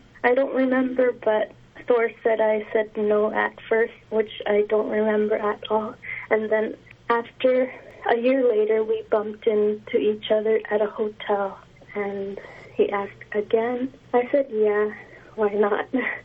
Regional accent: Iqaluit, Nunavut, Canada; and I'm from Iqaluit, Nunavut, just above the Arctic Circle.

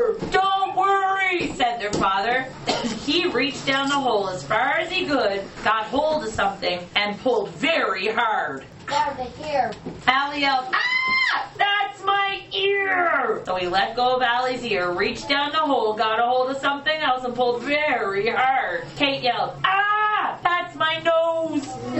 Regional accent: Newfoundland and Labrador, Canada; Growing up in Labrador, get him to shovel my boot out. You're not properly from Labrador until someone has to shovel out your boot.

